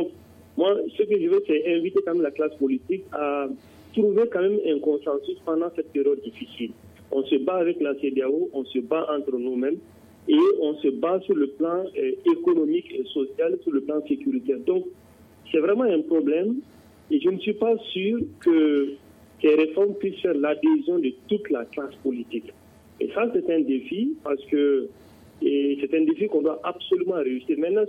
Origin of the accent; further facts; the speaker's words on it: Mali; j'en suis fier en tant que Malien